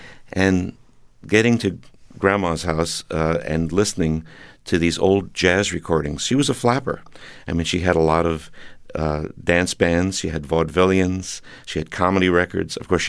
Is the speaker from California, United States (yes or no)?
no; Smithtown, New York, United States; also born or lived in Brooklyn; Well, first of all, I was born in Brooklyn and lived in Smithtown, Long Island, a very rural place.